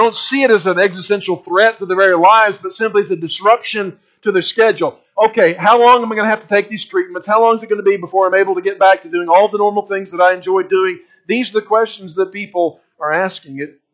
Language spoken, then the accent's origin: English; Texas, United States; I grew up in the Texas Panhandle